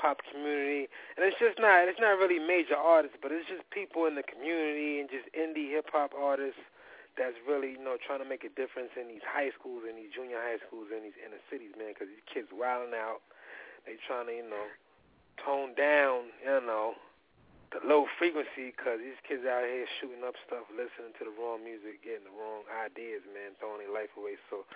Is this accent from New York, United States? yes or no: yes; Queens, New York, United States; I'm from Queens.